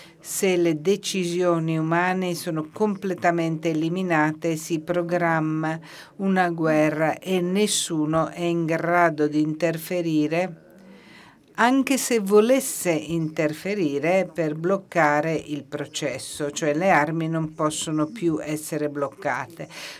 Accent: Brussels, Brussels-Capital Region, Belgium; Vengo da Bruxelles e quindi io mi riferisco alla legislazione europea

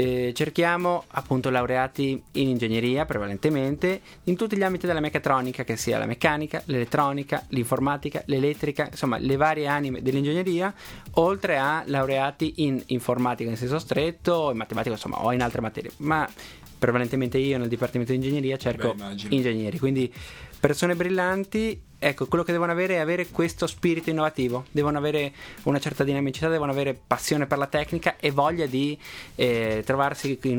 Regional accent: Montevideo, Uruguay; now in Italy; io sono uno straniero. Io, di fatto, io vengo dal Sud America e nonostante il mio cognome tradisca chiari origini italiane, ma sono un oriundo. Io vengo dall'Uruguay, da Montevideo.

